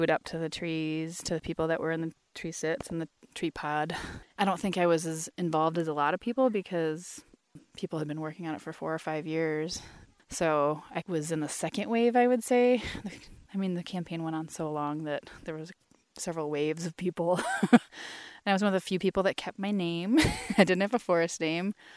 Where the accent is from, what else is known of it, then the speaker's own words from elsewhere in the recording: Michigan, United States; moved away; I grew up in Michigan. I moved out here year 2000. Right before I left Michigan